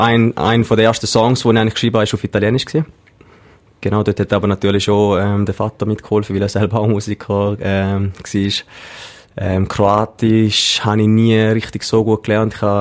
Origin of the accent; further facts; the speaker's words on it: Schaffhausen, Switzerland; Also, geboren bin ich in Schaffhausen, Kindergarten, Schule, alles in Schaffhausen gemacht. Genau, nachher die Lehre habe ich in Zürich gemacht, in Zürich. Und jetzt arbeite ich seit sechs, sieben Jahren auch immer in Zürich, oder?